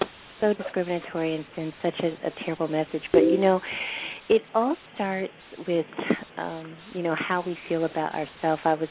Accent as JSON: {"language": "English", "region": "the South", "country": "United States", "tie": "born or raised there", "said": "And I'm one of those, you know, dark-skinned girls. And I grew up in the South."}